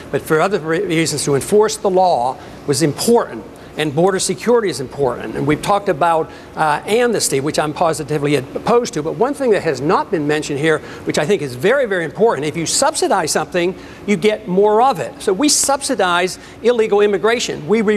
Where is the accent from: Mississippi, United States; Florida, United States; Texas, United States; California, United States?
Texas, United States; I'm a congressman from Texas, serving in my 10th term.